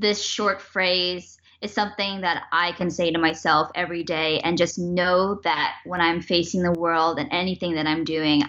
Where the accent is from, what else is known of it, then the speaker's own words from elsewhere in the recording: San Francisco, California, United States; born there; now in Los Angeles, United States; Chinese American 100%. My dad was born in Washington, D.C. My mom immigrated from Hong Kong. I was born in San Francisco, and now I'm currently living in Los Angeles.